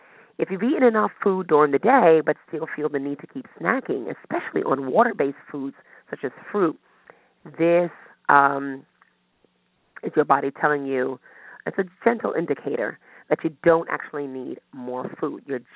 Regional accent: United States; I speak of Americans because I live here and I am an American.

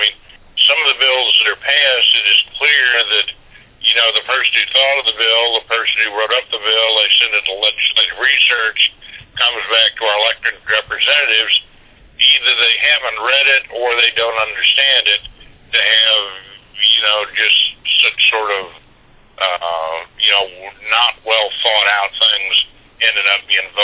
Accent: Missouri, United States; moved away as an adult; I grew up in St. Louis County. And in all the time growing up there, I mean, until I left at about 18, I really never knew anybody who was a victim of violent crime.

